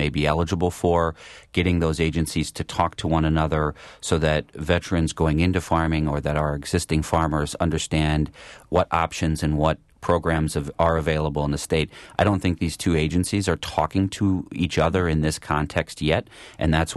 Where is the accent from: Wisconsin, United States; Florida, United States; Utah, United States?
Wisconsin, United States; Milwaukee; it's a growing field in my hometown, in my backyard. We have some incredible dedicated veteran service organizations in the heart of the city of Milwaukee